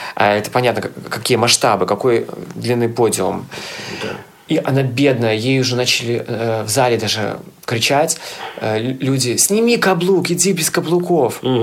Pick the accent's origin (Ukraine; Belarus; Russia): Belarus; нас в Беларуси, вот то, что я заметил, модели друг другу все-таки помогают